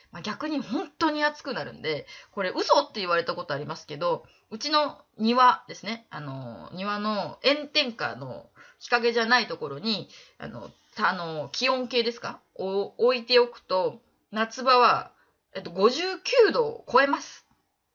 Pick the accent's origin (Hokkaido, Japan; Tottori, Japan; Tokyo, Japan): Tottori, Japan; 鳥取県出身ですね。割と南の方なので